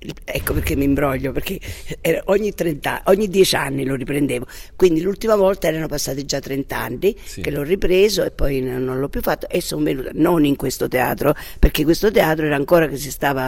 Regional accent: Campania, Italy; accent: Neapolitan; c'è anche questo napoletano che ci aiuta molto, diciamo, questo nostro dialetto

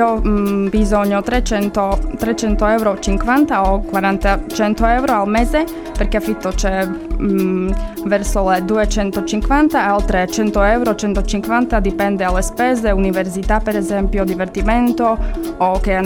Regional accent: Slovakia; Italian is a second language; moved away as an adult; now in Cagliari, Italy; Vieni da Slovacchia.

